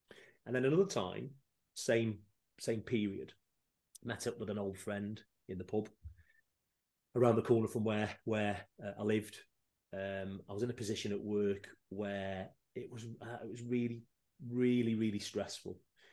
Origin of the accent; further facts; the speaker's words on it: Newcastle-under-Lyme, West Midlands, United Kingdom; I'm originally from Stoke, Newcastle-under-Lyme, so is where before I moved to where I am now.